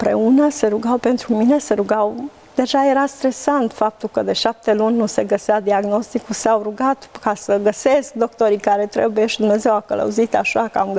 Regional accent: Șomartin, Brașov County, Romania; now in Spain; Ziceam adevărul, că eram normal din Șomartin acum.

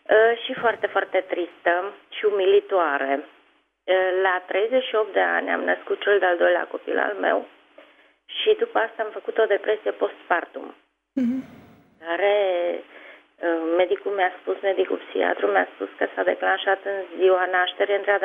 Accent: Cluj, Cluj County, Romania; da. Sunt din Cluj, am 56 de ani.

